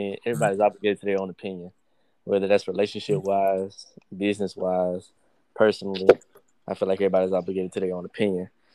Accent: Augusta, Georgia, United States; I'm 19 years old. I'm born and raised in Augusta.

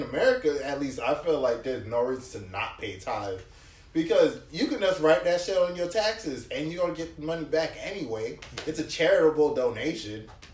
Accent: Nigeria; Like I know I'm Nigerian and everything.

